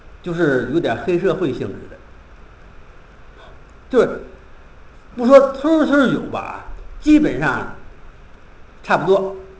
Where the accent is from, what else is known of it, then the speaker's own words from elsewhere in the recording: Wuqing, Tianjin, China; 尤其我是武清这个土生土长，所以对武清的历史呢更比较这个注重一些